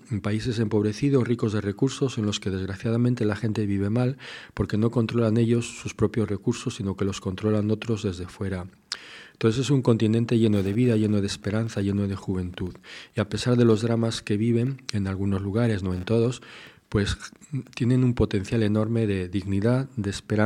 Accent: Burgos, Castile and León, Spain; estudiar filosofía, teología en mi tierra, digamos, en mi diócesis, en Burgos.

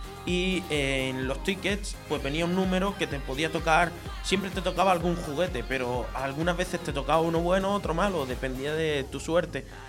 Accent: Melilla, Spain; yo soy de Melilla, en la Salle de Melilla

